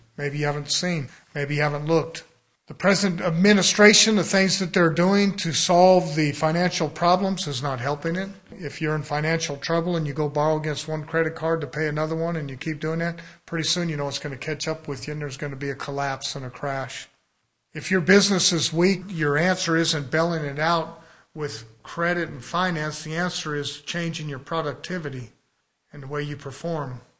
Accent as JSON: {"language": "English", "country": "United States", "said": "I'm not ashamed to say an American"}